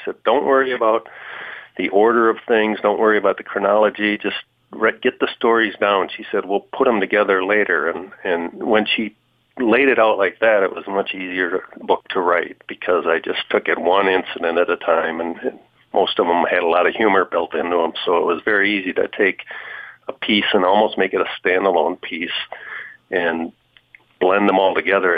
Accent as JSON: {"language": "English", "town": "St. Paul", "region": "Minnesota", "country": "United States", "tie": "born or raised there", "moved": "as an adult", "lives_now": "Wisconsin, United States", "said": "I hail from St. Paul, Minnesota. I grew up there for the first 25 years of my life"}